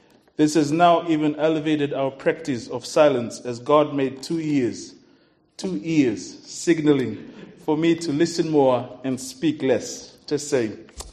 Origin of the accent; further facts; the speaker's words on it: Fiji; now in New Zealand; and I'm originally from Fiji.